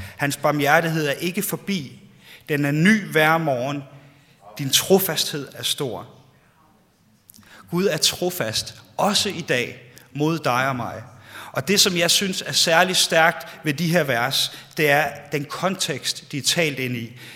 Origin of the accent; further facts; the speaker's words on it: Capital Region of Denmark, Denmark; Jeg er bedre til svensk, fordi jeg er opvokset på Bornholm, og det vi bliver kaldt for halvsvenske.